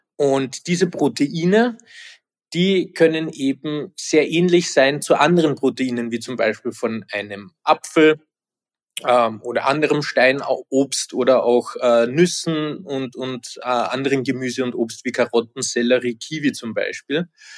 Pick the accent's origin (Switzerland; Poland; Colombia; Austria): Austria; Vienna; Ich bin selber in Wien aufgewachsen